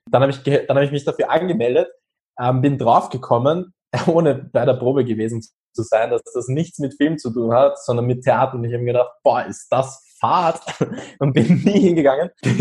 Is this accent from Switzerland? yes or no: no; Austria; Ich bin 24 und komme aus Österreich.